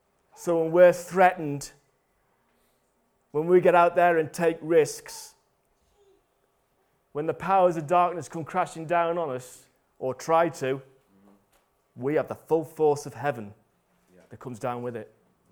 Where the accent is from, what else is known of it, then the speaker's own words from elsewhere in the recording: Dublin, Ireland; born there; I was born in Dublin, yet have a British citizen passport